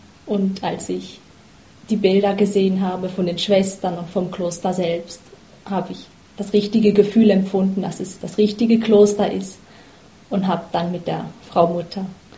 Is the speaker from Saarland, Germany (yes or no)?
no; Bad Salzuflen, North Rhine-Westphalia, Germany; now in Switzerland; Ich komme aus Deutschland, aus Bad Salzuflen, ist in der Nähe von Hannover.